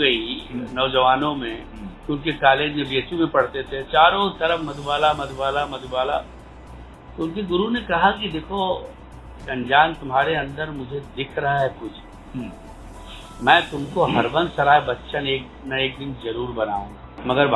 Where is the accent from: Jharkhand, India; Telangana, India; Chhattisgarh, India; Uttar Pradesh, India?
Uttar Pradesh, India; हम लोग उत्तर प्रदेश से बिलोंग करते हैं